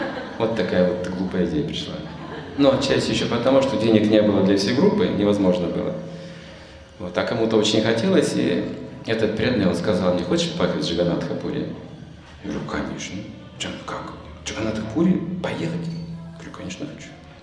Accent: Russia; И нам как-то было неприятно признаваться, что мы из России

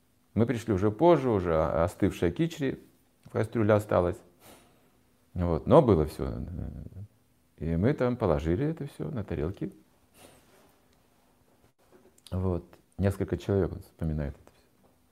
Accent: Russia; И тут мы приехали, коммунисты из России

